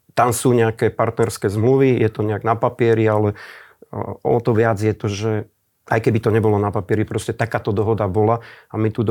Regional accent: Kamenec pod Vtáčnikom, Trenčín Region, Slovakia; Ja sám som, pochádzam z Kamenca, pod Stačníkom, čo je známe.

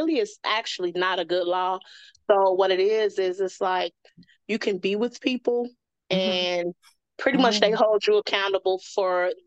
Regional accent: Chicago, Illinois, United States; Okay, so I'm from Chicago, and at the age of 18, I was incarcerated.

